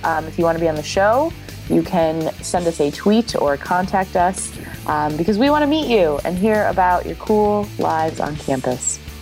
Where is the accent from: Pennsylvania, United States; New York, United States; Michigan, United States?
New York, United States; Buffalo; So I say that I'm from Buffalo.